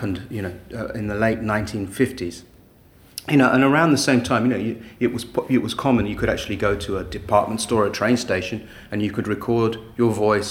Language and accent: English; London, United Kingdom; I'm a musician from London.